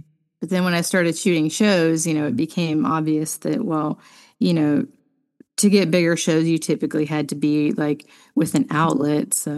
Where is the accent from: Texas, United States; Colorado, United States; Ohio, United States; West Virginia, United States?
West Virginia, United States; Right outside of Wheeling, which is only about 45 to 50 minutes from Pittsburgh. So it's it's near something, but it was also kind of the middle of nowhere.